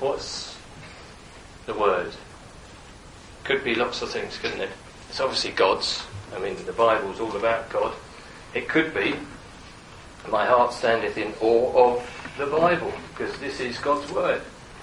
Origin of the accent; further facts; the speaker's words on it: United Kingdom; I'm British, but I haven't got talent.